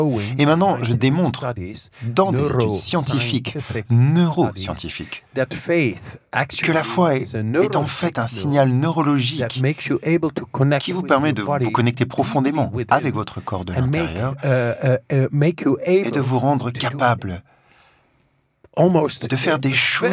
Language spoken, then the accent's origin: French; Netherlands; French is a second language; Je viens des Pays-Bas et il fait plus froid, même qu'à Paris.